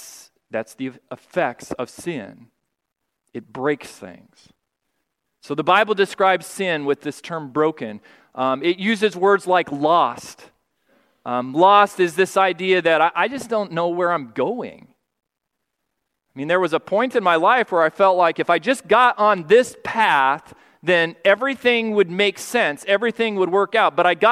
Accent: California, United States; also born or lived in Colorado; Actually, I was born in Colorado, grew up in California.

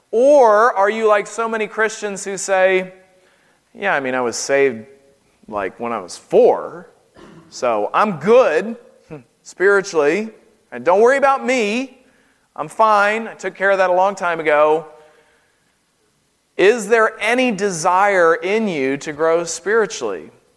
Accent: North Carolina, United States; Growing up in North Carolina, we had a Food Lion store.

